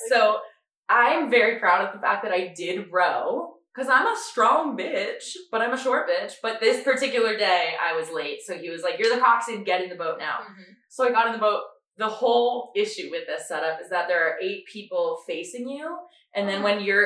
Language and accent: English; Connecticut, United States; I'm from Connecticut. I rode crew.